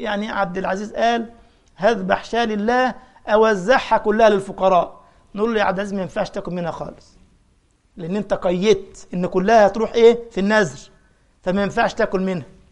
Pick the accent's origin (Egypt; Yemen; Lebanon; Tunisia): Egypt; لا إحنا عندنا في مصر اللبن والحليب سيان